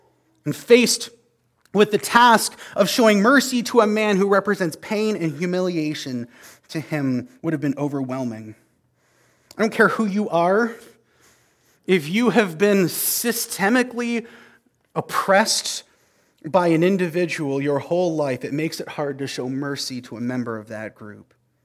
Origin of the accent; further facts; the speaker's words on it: Canada; I'm a Canadian, so I don't actually know how most